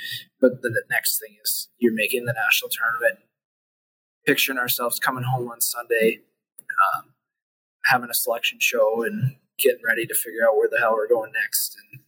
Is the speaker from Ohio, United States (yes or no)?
no; Marquette, Michigan, United States; Obviously, like, growing up in Marquette, I've been a huge Northern fan.